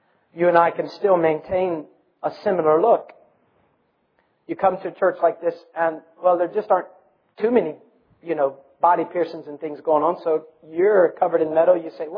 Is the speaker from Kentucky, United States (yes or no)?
no; Ohio, United States; You can't tell I'm from Ohio and you're not, right?